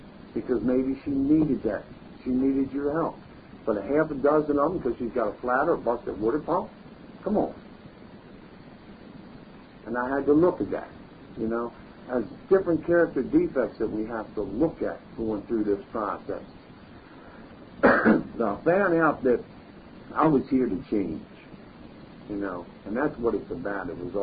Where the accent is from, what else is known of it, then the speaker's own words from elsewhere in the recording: Baltimore, Maryland, United States; because I'm from Baltimore City.